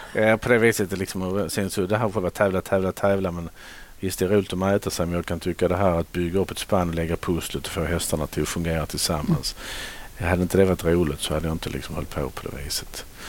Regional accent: Flyinge, Skåne, Sweden; Jag är uppvuxen i Flyinge och född där i en by.

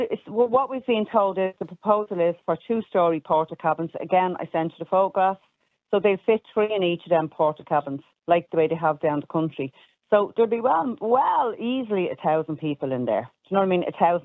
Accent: Coolock, Leinster, Ireland; I'm from Coolock

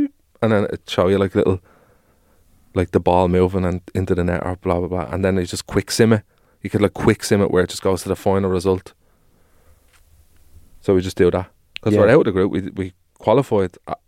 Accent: Ireland; I am Irish.

